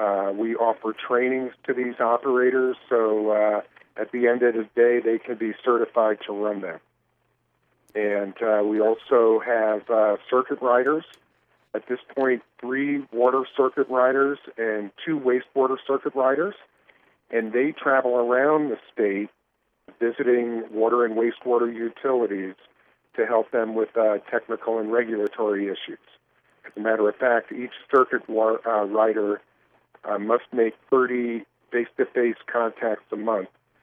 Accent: New Jersey, United States; now in Boulder, United States; No, I'm from the great state of New Jersey, the Garden State.

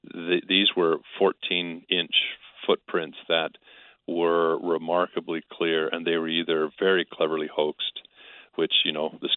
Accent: Spokane, Washington, United States; And so at the time in Spokane, Washington, when I was about 10 years old

